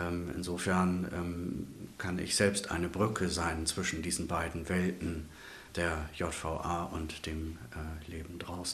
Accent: Lower Saxony, Germany; now in Bremerhaven, Germany; Ich komme aus Ostfriesland, ja.

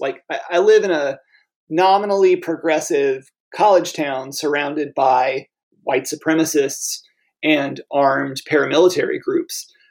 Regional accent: the South, United States; And a lot of it was being a Southerner, really settling in here in the lower Midwest

